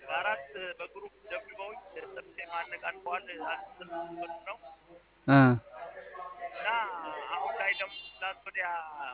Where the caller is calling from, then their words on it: Harar, Harari Region, Ethiopia